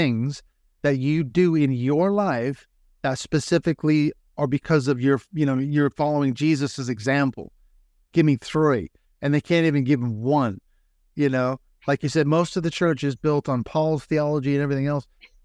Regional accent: Seattle, Washington, United States; we grew up in Christian school in the Seattle, Washington area and all that.

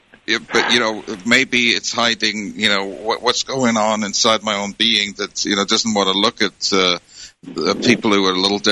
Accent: United Kingdom; I'm going to Britain for a couple of weeks. I'm looking forward to getting back to my home country.

